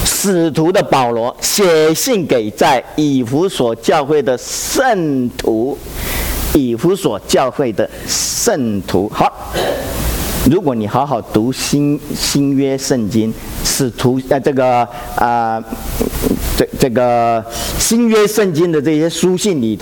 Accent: Taiwan; 从前我回台湾，哦，我从台湾来的。

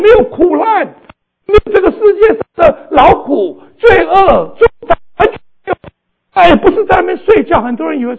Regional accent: China; 我们中国人呢说谈死色怎么样色变

